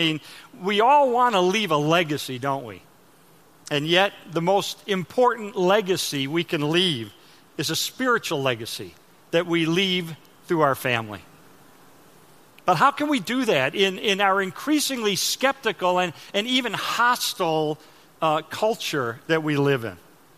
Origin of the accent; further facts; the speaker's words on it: Chicago, Illinois, United States; now in Texas, United States; So anyway, I moved to Texas. I'm from Chicago. I don't know anything about Texas.